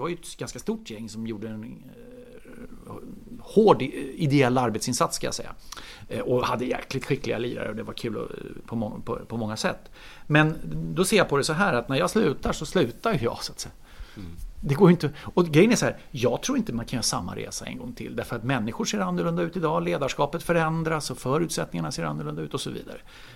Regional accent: Solna, Stockholm County, Sweden; now in Gustavsberg, Sweden; men jag är ju född och uppvuxen i Solna. Bodde mina 45 första levnadsår i Solna. Numera bor jag i Gustavsberg.

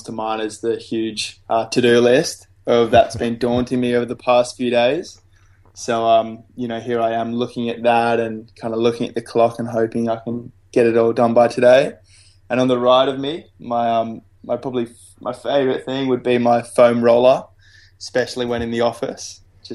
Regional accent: Sydney, New South Wales, Australia; So I grew up near Manly Beach in Sydney, Australia.

